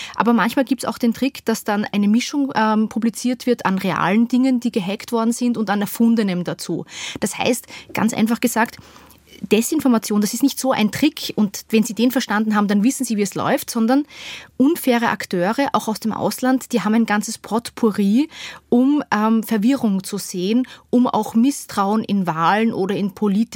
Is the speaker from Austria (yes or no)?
yes; Austria; Ich muss Ihnen sagen, ich bin Österreicherin